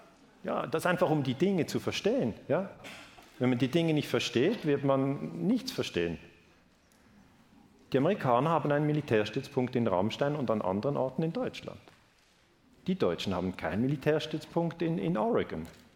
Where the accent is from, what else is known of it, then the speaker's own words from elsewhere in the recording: Switzerland; Und das ist eigentlich bei uns in der Schweiz genau das Gleiche.